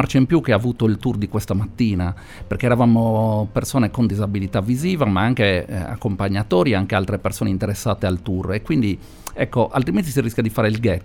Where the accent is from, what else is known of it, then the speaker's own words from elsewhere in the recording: Cagliari, Sardinia, Italy; pur essendo cagliaritano, nato a Cagliari, tante cose noi cagliaritani non le sappiamo